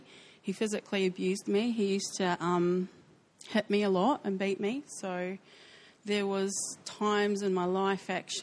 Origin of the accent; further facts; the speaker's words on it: New Zealand; accent: New Zealand; So I'm obviously from New Zealand. You can tell by my accent. And so I'm from a tiny little town in New Zealand that's so small that they actually put a bypass through it so you don't actually have to go to the town anymore.